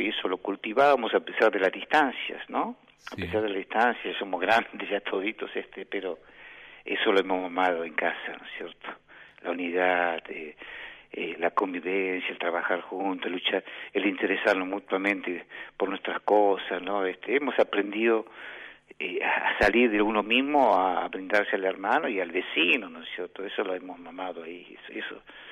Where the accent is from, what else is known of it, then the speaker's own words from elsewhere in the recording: Argentina; born there; nosotros nacimos todos aquí en la Argentina, así que nos crecían dos vertientes